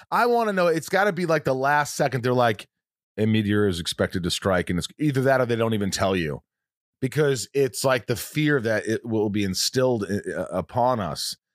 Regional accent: Indiana, United States; I grew up in Indiana.

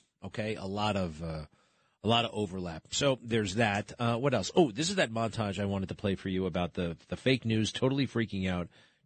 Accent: New York, United States; This is how I come off. I'm a New Yorker.

